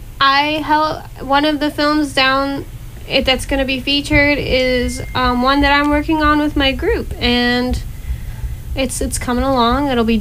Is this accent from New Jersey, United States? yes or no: yes; New Jersey, United States; I mean, I'm from New Jersey. That's not New England, but it's East Coast.